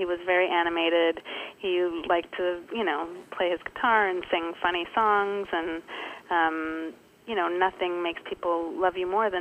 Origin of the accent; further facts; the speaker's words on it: Toronto, Ontario, Canada; born there; I was born in Toronto